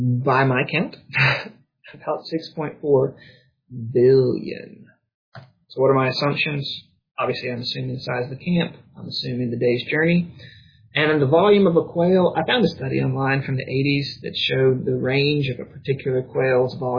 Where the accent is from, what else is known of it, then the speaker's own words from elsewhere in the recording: Tifton, Georgia, United States; So, if you were in my hometown, Tifton, and you knew where these things were, folks at church tonight will understand, you know, the whole downtown is covered by that mile and a half radius circle.